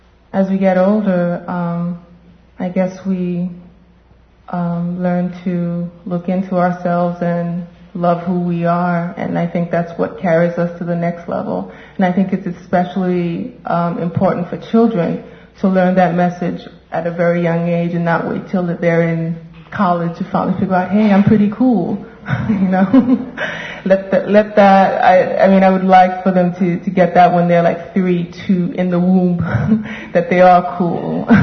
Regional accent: Haiti; To be Haitian in a community that didn't have a large Haitian community, it's not like I grew up in Brooklyn where when you go out, it's very apparent.

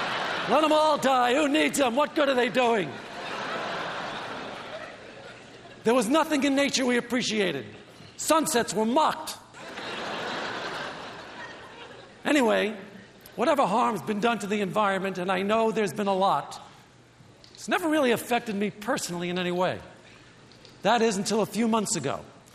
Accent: Brooklyn, New York, United States; Let me give you some background. I grew up in Brooklyn. Of all the wonders and pleasures that exist in nature, none of them could be found in Brooklyn.

